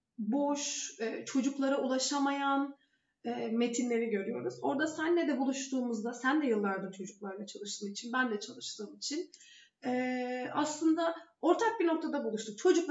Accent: Arıkbaşı, İzmir, Turkey; born there; Ben İzmir'in çok küçük bir yerinde doğdum. Arıkbaşı Köyü diye.

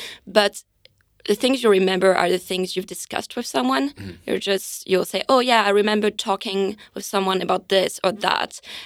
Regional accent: France; English is a second language; And you can hear my accent, I'm French.

